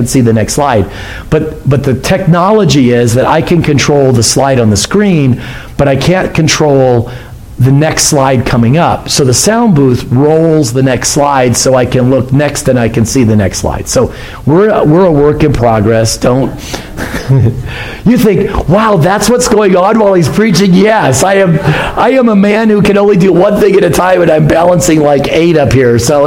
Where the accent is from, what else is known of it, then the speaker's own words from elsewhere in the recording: Connellsville, Pennsylvania, United States; born there; I was born in Connellsville, Pennsylvania.